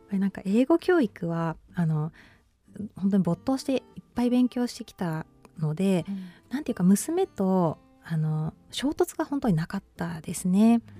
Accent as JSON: {"language": "Japanese", "region": "Tokyo", "country": "Japan", "tie": "born or raised there", "said": "もう普通にもう東京の話した町生まれ育ちでして、うん、両親ともに日本人で英語全く話せないので、うん、もう全然喋れないで18歳まで全く喋れないで生きてきました。"}